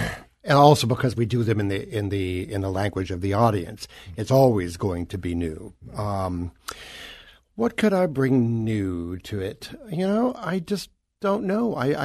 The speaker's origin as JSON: {"language": "English", "town": "Boston", "region": "Massachusetts", "country": "United States", "said": "No, I come from Boston."}